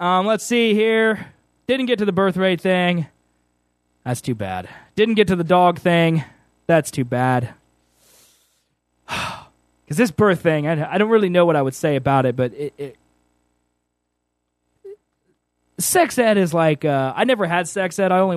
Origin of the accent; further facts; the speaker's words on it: United States; I don't know where that is on a map because I'm from America